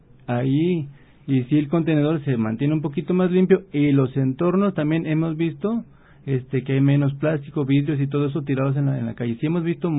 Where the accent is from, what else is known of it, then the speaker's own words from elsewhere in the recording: Mexico; Somos de México